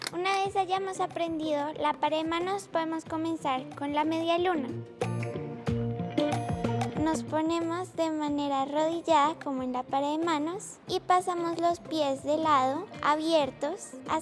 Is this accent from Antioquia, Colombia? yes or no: no; Bogotá, Colombia; Vivo en Bogotá, nací en Bogotá.